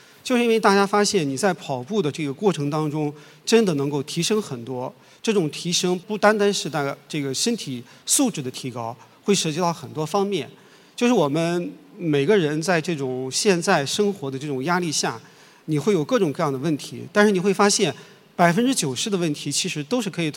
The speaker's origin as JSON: {"language": "Chinese", "region": "Shandong", "country": "China", "tie": "born or raised there", "said": "我的老家是山东的"}